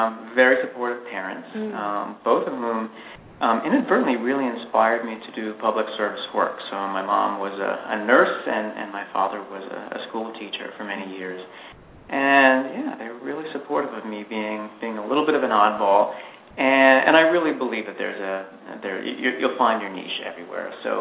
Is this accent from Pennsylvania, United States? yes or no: yes; Catasauqua, Pennsylvania, United States; I did. I grew up in Catasauqua, Pennsylvania.